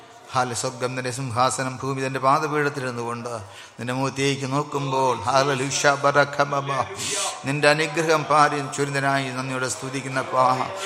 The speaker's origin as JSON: {"language": "Malayalam", "region": "Tamil Nadu", "country": "India", "said": "ഞാൻ തമിഴ്നാട്ടുകാരനാണ്."}